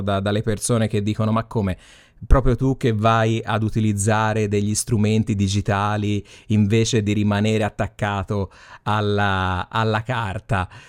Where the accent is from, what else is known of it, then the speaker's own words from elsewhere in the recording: Tuscany, Italy; quindi praticamente entrambi siamo toscani